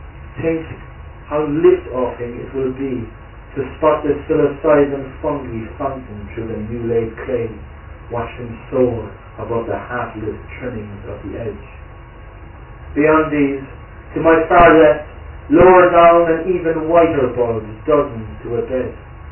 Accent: Ireland; I grew up in Clon, which has like 2,500 people and 40 pubs

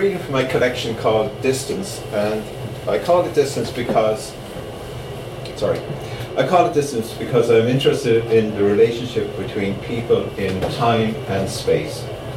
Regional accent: Limerick, Munster, Ireland; born there; I was born in Limerick, and my mom and dad are from Limerick.

